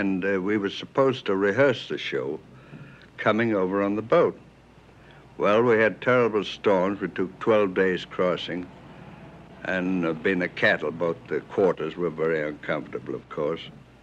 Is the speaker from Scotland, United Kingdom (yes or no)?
yes; Glasgow, Scotland, United Kingdom; also born or lived in Lancashire / Durham / Tyneside; I was born in Lancashire, but I was raised in several parts, in Durham, around the Tyneside, and finally up in Glasgow, Scotland.